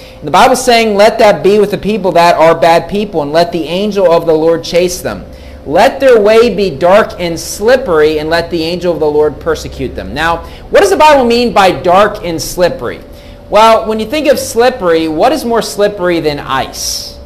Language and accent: English; West Virginia, United States; also born or lived in Pennsylvania, United States; Now, I grew up in West Virginia in the United States, and during the wintertime, you have a lot of snow.